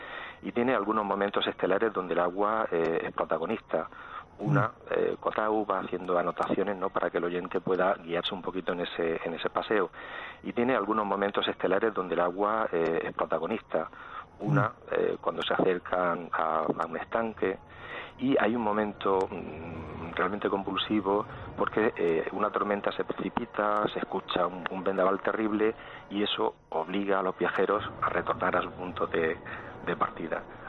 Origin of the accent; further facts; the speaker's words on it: Murcia, Region of Murcia, Spain; yo soy de Murcia y sabes que Murcia y el agua es un tema que tenemos siempre candente.